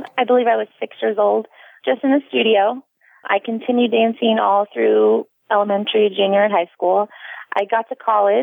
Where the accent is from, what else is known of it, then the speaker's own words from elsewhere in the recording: Fairfield, Illinois, United States; Well, I am from Fairfield, Illinois, so it is a rural farming community.